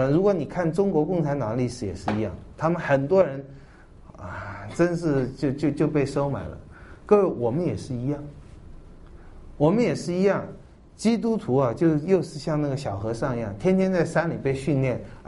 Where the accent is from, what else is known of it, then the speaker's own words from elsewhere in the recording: Taiwan; 台湾我是在这里长大